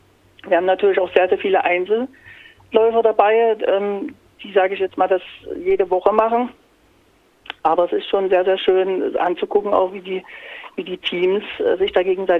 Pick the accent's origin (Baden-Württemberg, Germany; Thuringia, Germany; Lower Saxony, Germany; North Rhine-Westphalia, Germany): Thuringia, Germany; weil ich eigentlich gebürtig aus Thüringen komme.